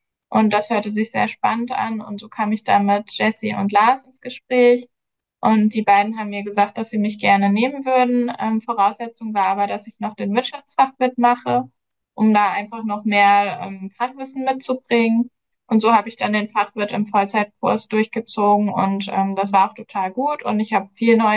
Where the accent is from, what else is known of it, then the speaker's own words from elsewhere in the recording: North Rhine-Westphalia, Germany; habe ich dann in meine Heimat nach OWL gewechselt